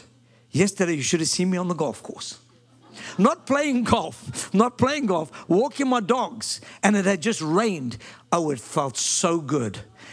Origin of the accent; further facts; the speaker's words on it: South Africa; Because I was brought up in South Africa bare feet.